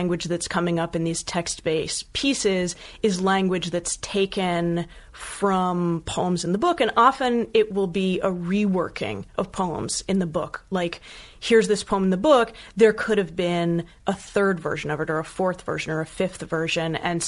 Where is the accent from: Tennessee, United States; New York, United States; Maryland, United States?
Maryland, United States; Bethesda; I'm from Maryland. Yeah. I'm from Bethesda outside of DC.